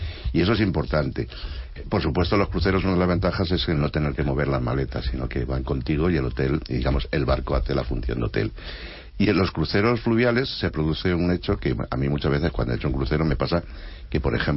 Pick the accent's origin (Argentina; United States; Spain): Spain; como españoles nos venimos arriba rápidamente